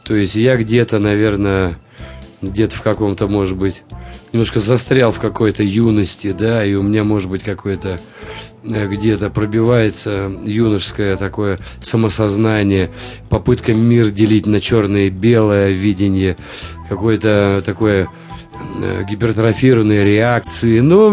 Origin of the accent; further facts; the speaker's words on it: Nalchik, Kabardino-Balkaria, Russia; also born or lived in Kolyma; Я родился на Колыме, жил там в Нальчике, на Кавказе, мое детство.